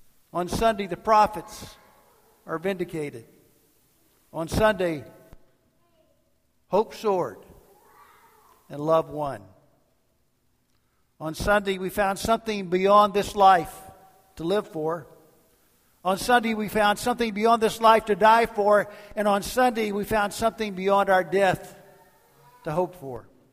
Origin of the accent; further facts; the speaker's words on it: Kentucky, United States; Now, I'm from Kentucky, and you know, in Kentucky, basketball is a big deal.